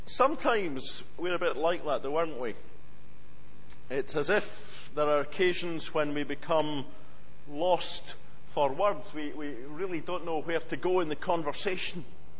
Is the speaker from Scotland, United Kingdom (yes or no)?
yes; Scotland, United Kingdom; I know it's partly because we're Scottish and we don't talk about these kind of things very much, especially if we're men.